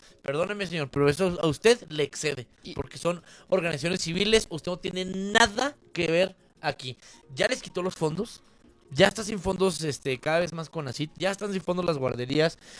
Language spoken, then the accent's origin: Spanish; Mexico; es nuestro deber como mexicanos empezar a ver qué está haciendo